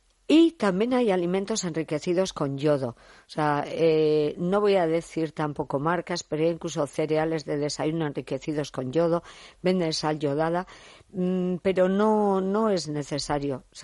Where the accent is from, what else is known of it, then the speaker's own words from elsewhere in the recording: Santurtzi, Basque Country, Spain; Los salados estamos aquí, al lado de la mar. Pues esto es lo que tiene. Sobre todo en mi pueblo, perdón, claro.